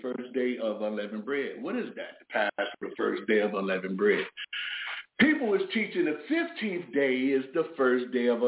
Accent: Chicago, Illinois, United States; especially growing up in Chicago.

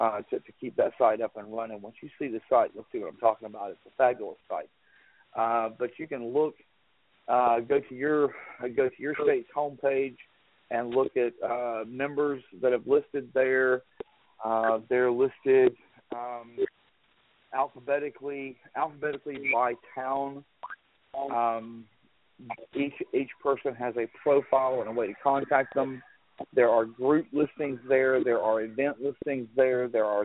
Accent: South Carolina, United States; now in North Carolina, United States; I'm from South Carolina. I currently live in North Carolina, but I grew up in South Carolina.

